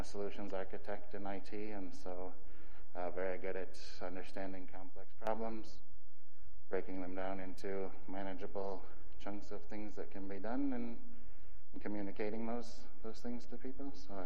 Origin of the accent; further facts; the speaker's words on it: Michigan, United States; We grew up in Michigan, needed to be near water